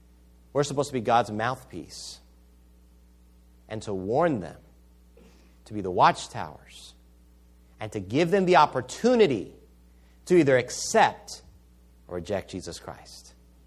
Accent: Spain; I witnessed that firsthand growing up in Spain.

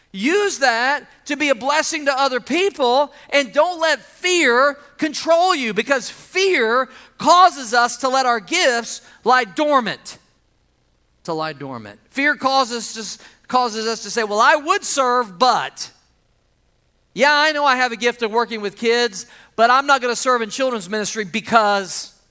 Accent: Missouri, United States; I grew up in Missouri. We had a fireplace, and we didn't rely on it for heat.

